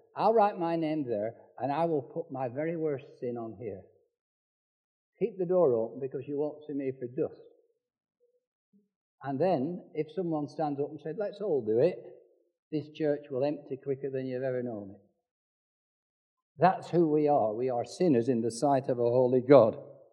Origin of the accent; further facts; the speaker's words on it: North West England, United Kingdom; moved away as an adult; now in Kent, United Kingdom; I'm not here from Lancashire because I thought Kent was the Garden of England and I'd like to come here.